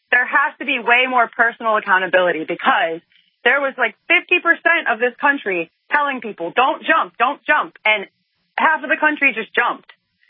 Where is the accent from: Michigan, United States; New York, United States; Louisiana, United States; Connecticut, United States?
Connecticut, United States; I'm from Connecticut, and I just want to say to you before I go, I'm ashamed of my state.